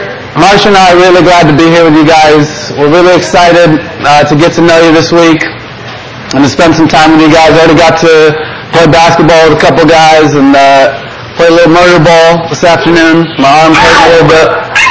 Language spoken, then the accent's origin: English; Philadelphia, Pennsylvania, United States; As Rich said, we're from Philadelphia, Pennsylvania. But actually, a year ago, this time a year ago, we lived in Boston, Massachusetts